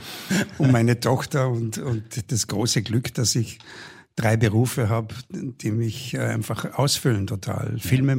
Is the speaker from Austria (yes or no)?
yes; Vorarlberg, Austria; aber ich gehe auf den Berg auf halt als Vorarlberger.